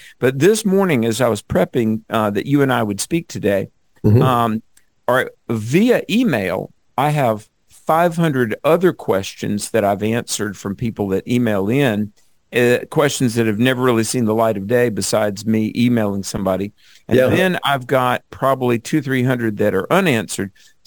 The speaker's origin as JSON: {"language": "English", "region": "the South", "country": "United States", "tie": "born or raised there", "said": "I grew up in the Bible Belt. And, you know, down south, there's like a church on every corner."}